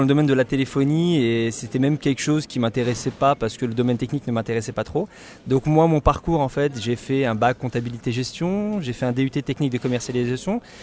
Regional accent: Villemomble, Île-de-France, France; Je viens pas de La Courneuve, je viens d'une ville qui s'appelle Villemomble, qui est en Seine-Saint-Denis également.

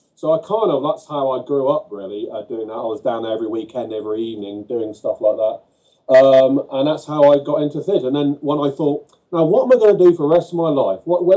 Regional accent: East of England, United Kingdom; moved away as an adult; now in London, United Kingdom; I'm from Norfolk. I'm from Norfolk. In East Anglia in Great Britainshire, and I've been living in London now for coming up to 20 years now since I came down here to go to college

